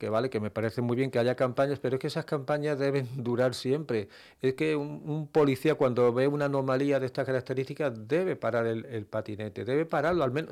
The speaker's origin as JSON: {"language": "Spanish", "region": "Melilla", "country": "Spain", "tie": "born or raised there", "said": "Y yo recuerdo de niño pues que en Melilla tenía una actividad impresionante, ¿no?"}